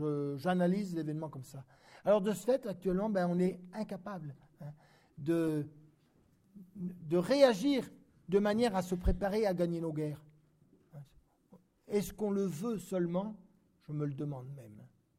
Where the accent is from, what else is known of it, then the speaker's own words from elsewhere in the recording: France; on se relèvera, car nous sommes Français